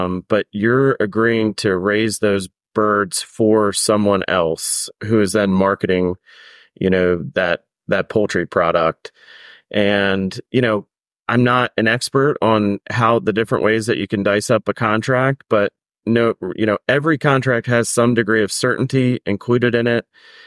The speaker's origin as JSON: {"language": "English", "region": "Maryland", "country": "United States", "tie": "born or raised there", "said": "And so, you know, I grew up in Maryland, but not in the part of Maryland where they raise chickens."}